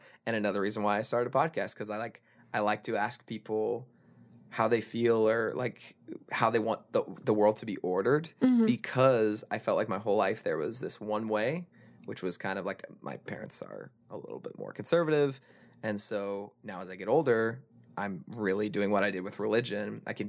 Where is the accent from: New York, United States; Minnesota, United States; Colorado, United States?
Colorado, United States; Denver; I'm from Denver, Colorado.